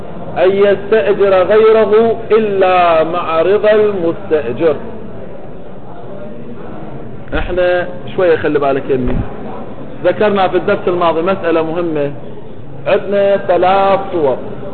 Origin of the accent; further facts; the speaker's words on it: Iraq; أنا عراقي